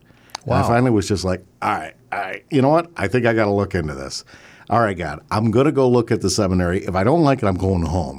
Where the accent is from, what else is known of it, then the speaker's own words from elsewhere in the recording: Westlake, Ohio, United States; I'm originally from Westlake area. My home parish was in Avon, Holy Trinity.